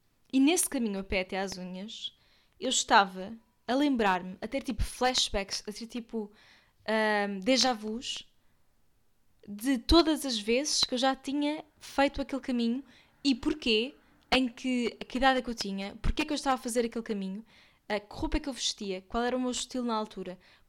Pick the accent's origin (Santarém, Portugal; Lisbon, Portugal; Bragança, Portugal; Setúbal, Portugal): Santarém, Portugal; Cartaxo; eu sou do Cartacho e faço as unhas aqui no Cartacho ao fim de semana.